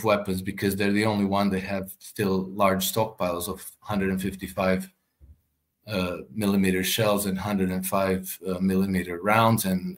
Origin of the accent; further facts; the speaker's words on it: Croatia; I'm from Croatia, and Croatia joined NATO, I think, in 2006.